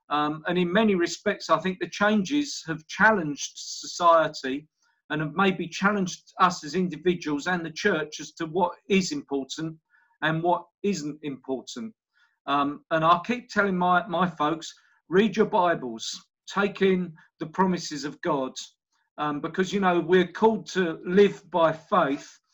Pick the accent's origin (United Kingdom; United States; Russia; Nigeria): United Kingdom; Bromley, London; So I was born in Bromley. I like Ken Medhurst would have said, I went to church before I was born, and I grew up in Southborough Baptist. That's the Baptist church near Petswood until the age of six.